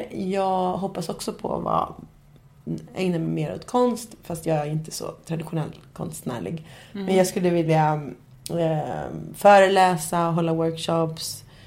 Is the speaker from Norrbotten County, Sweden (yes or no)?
no; Nacka, Stockholm County, Sweden; Och jag är också från Stockholm. Jag kommer från en fin förort i Nacka.